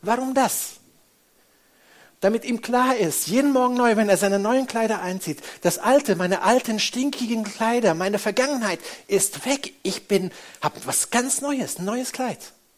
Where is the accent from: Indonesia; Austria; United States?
Indonesia; Ich war 4 Wochen mit meiner Familie in Indonesien, dem Ort, wo ich geboren bin und aufgewachsen bin. 16 Jahre haben wir dort gelebt